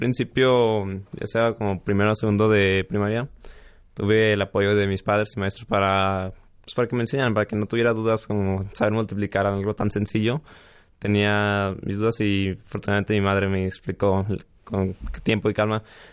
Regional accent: Aguascalientes, Mexico; also born or lived in abroad; Bueno, yo tengo 18 años, soy de Aguascalientes. Y prácticamente, bueno, vivo en Aguascalientes desde los 4 años.

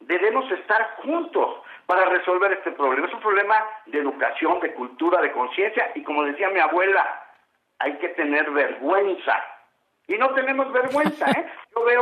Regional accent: Mexico City, Mexico; somos los capitalinos y esos somos los mexicanos.

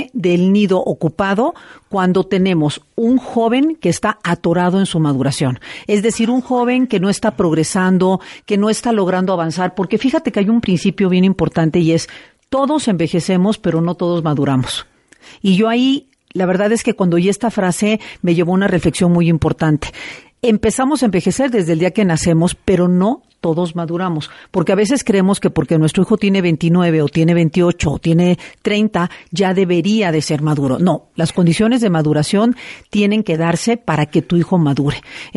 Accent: Veracruz, Mexico; moved away; also born or lived in Puebla

